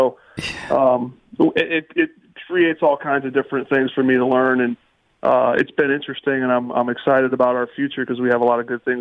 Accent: Indiana, United States; now in California, United States; growing up in Indiana, it's not a wine area, but liked a lot of nice restaurants, people were into wine. I live in California

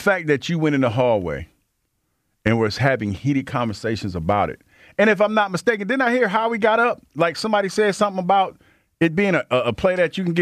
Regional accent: Missouri, United States; You know, I'm from Missouri, the show me state.

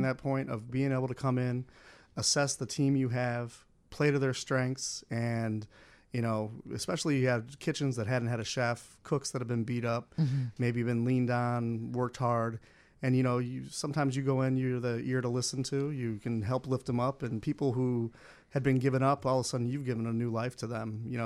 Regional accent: Rockford, Illinois, United States; Originally grew up in Rockford, born and raised.

